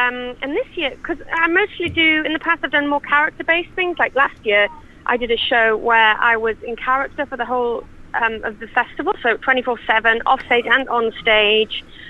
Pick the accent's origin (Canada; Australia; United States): Australia; Newcastle, New South Wales; Well, I'm from Newcastle. This is not normal.